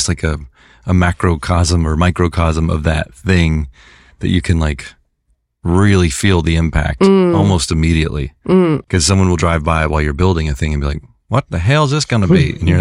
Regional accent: Mississippi, United States; also born or lived in Tennessee; now in Marin County, United States; I'm from Mississippi and Tennessee, and I live in Marin County, this like very kind of fancy place.

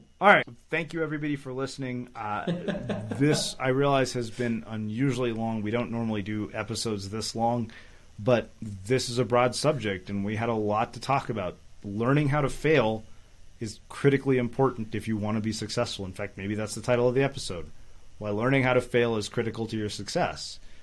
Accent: South India, India; but I'm South Indian, so I can say that.

